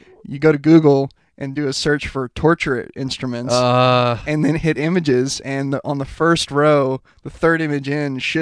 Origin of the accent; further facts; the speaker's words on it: San Antonio, Texas, United States; You know, when growing up in San Antonio, we lived in this sprawling ranch house.